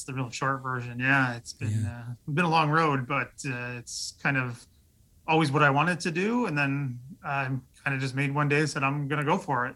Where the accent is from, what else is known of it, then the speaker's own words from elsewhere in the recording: Canada; obviously support Canadian because I am Canadian, work in Canada and everything.